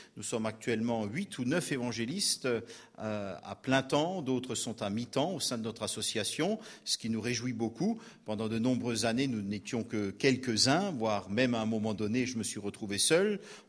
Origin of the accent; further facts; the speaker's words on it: Grand Est, France; je suis alsacien. Nous avons des origines dans la famille suisse-almanique.